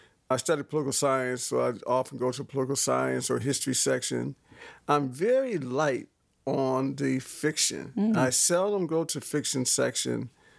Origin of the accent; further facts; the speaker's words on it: Toledo, Ohio, United States; I grew up in Toledo, Ohio, which has a strong public library system.